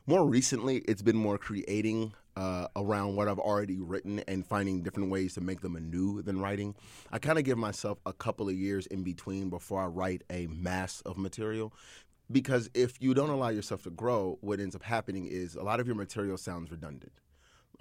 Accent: Indianapolis, Indiana, United States; Yes, ma'am. Born and raised Indy. I lived off of, I think it was like 17th and Bellevue. So I'm from the Hallville area, Hallville, Indiana. We moved to the east side about, I guess, close to my early adolescent years.

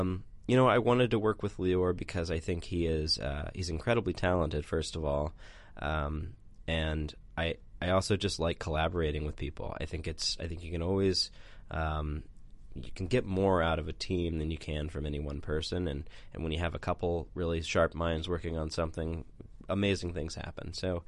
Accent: Indiana, United States; what growing up in Indiana was like, and all the scent memories you have of summer and spring and fall and winter

